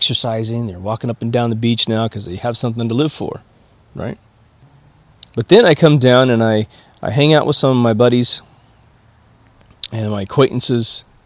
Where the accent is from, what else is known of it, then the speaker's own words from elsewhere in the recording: Kansas, United States; My hometown got had with emus, the ostrich thing that's a little bit different than an ostrich, because emu meat's actually really delicious and wonderful. And they tried to do the emu farm thing in the middle of Kansas.